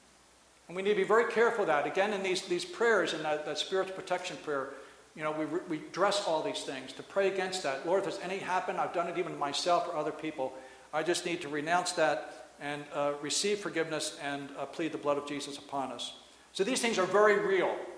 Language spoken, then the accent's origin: English; Ireland; some things kind of made sense in my own heritage as an Irish person